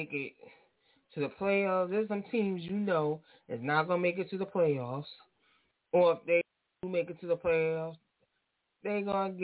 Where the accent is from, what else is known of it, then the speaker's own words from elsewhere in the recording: New York, United States; I'm not a Giants fan nor a Jets fan, even though I'm from New York, and they represent New York.